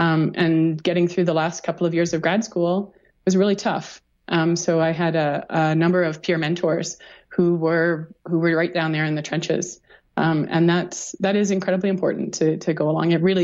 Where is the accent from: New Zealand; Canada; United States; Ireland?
Canada; also born or lived in East Africa; I grew up partly in East Africa and partly in different parts of Canada.